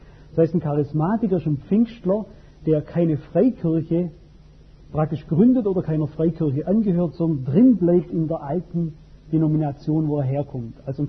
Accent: Albstadt, Baden-Württemberg, Germany; Es war in Albstadt, in Taifingen, meinem Heimatort

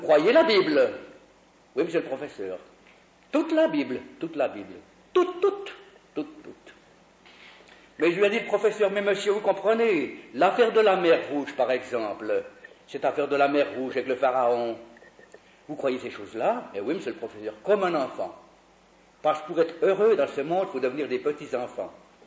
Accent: Bern, Switzerland; Une fois que je rentrais d'une ville de Suisse qui s'appelle Lausanne, chez moi à Berne

